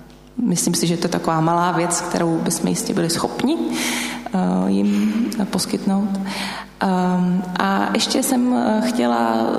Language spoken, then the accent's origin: Czech; Prague, Czechia; což si myslím, jako Pražáci umíme